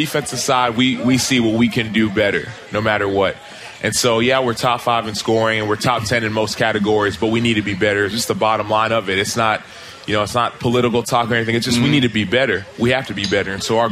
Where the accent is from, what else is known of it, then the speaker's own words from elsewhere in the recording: Dallas, Texas, United States; If you're from there, like I'm from Dallas and we're playing the Cowboys, I gotta win.